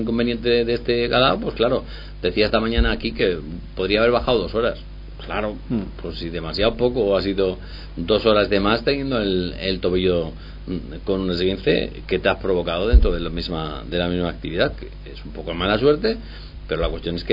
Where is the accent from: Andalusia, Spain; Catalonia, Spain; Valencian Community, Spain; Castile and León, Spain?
Castile and León, Spain; Guijuelo; yo digo mucho esa frase de yo soy más de Guijuelo que el Torreón